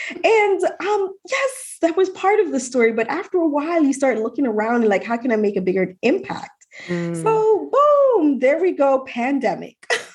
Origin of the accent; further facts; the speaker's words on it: Jamaica; now in United States; I am originally from Jamaica, West Indies. So family moved to the United States and I was living in New Jersey. This is in the 90s.